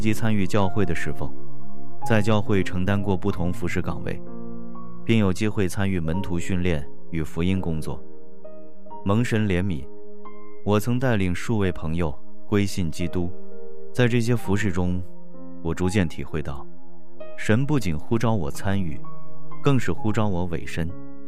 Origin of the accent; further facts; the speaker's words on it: Guangdong, China; 我来自广东，早年在海外求学，主修酒店管理